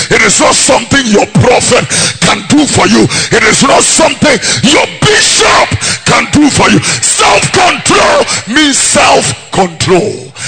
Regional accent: Nkwatia, Eastern Region, Ghana; that I remember one time I was in my hometown in Nkwetia.

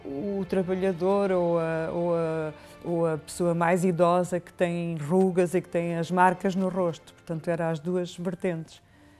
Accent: Árvore, Porto, Portugal; born there; Árvore, onde tenho muitos amigos, onde fazemos anualmente exposições coletivas. Portanto, essa é realmente onde eu nasci.

